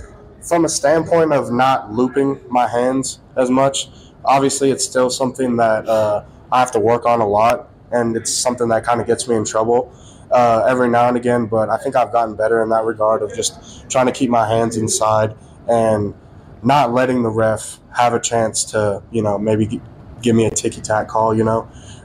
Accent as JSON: {"language": "English", "region": "Oregon", "country": "United States", "said": "He came from Oregon. I'm from Oregon."}